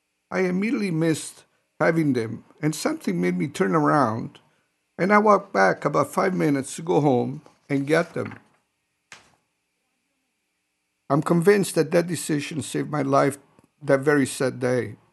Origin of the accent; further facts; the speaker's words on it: Manhattan, New York, United States; I was 32 years old, born and raised in Manhattan, New York.